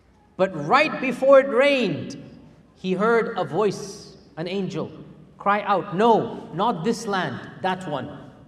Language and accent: English; Houston, Texas, United States; born there; my parents came here and I was born in Houston, Texas, rather than being born in a refugee camp in Bangladesh or Kashmir.